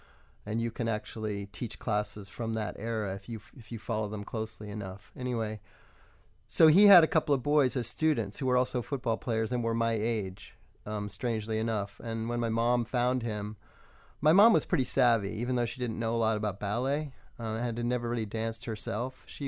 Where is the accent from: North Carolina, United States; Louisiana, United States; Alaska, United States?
North Carolina, United States; Winston-Salem; also born or lived in California / Salt Lake City / Andover; My dad was in the service when I was born in California, but he took a job with Western Electric, and then we moved about every 4 years when I was growing up. So the earliest memories I have are of Salt Lake City and then North Carolina, Winston-Salem.